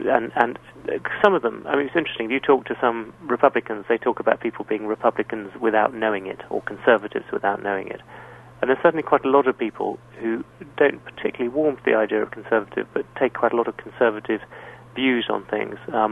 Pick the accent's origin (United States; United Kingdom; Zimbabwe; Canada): United Kingdom; born there; obviously I'm younger and I was born in Britain